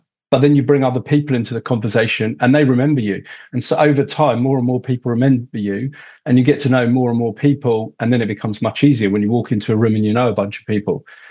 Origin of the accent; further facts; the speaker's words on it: London, United Kingdom; moved away as an adult; now in New Zealand; growing up in London, you're exposed to quite a lot.